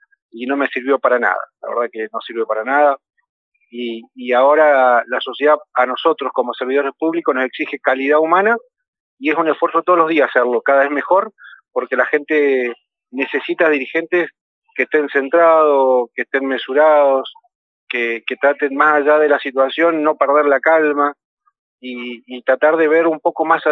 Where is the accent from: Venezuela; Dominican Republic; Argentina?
Argentina; El Bolsón, Río Negro; En mi pueblo, que es el Bolsón